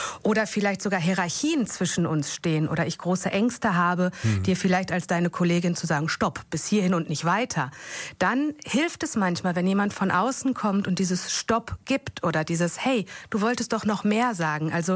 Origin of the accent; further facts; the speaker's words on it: Herne, North Rhine-Westphalia, Germany; born there; now in Bochum, Germany; ich bin in Herne geboren